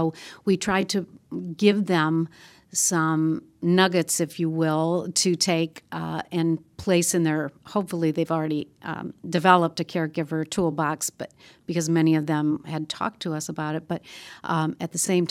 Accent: Michigan, United States; I'm from Michigan.

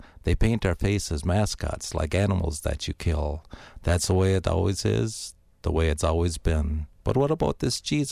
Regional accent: United States; Well, I'm an Indian. That's what I've been called all my life, and so you just accept it.

